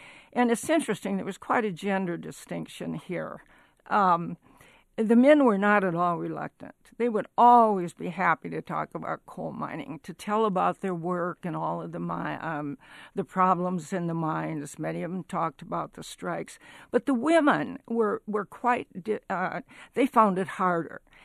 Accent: South Dakota, United States; Growing up in South Dakota, where the land was so flat, I have no idea.

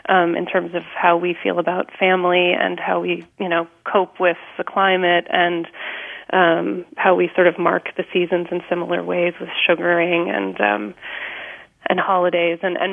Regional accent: Vermont, United States; I grew up being told that I was French Canadian, which of course I'm not really, because I grew up in Vermont speaking English. But I am Franco-American

